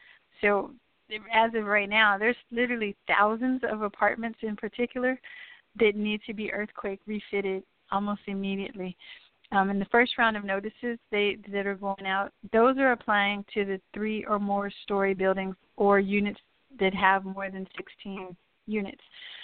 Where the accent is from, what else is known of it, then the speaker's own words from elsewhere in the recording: El Paso, Texas, United States; in my hometown of El Paso, Texas